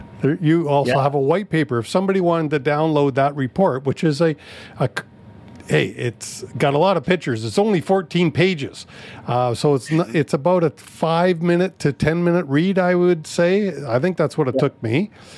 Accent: Canada; I'm a proud Canadian, Shiva.

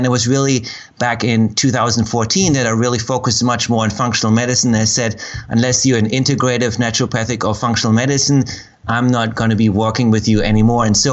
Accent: Germany; English is a second language; from growing up in Germany

